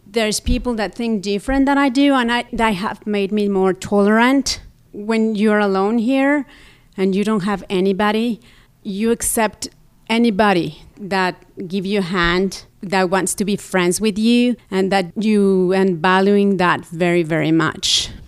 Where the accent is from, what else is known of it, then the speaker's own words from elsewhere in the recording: Puebla, Mexico; English is a second language; moved away as an adult; now in Pittsburgh, United States; I come from Puebla, Mexico. I was born in 1972, so I'm right now 44 years old. I came here to Pittsburgh 3.5 years ago.